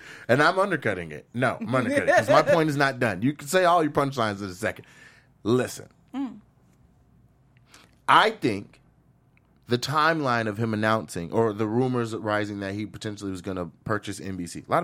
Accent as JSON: {"language": "English", "region": "Washington", "country": "United States", "tie": "born or raised there", "said": "especially in my home state, Washington."}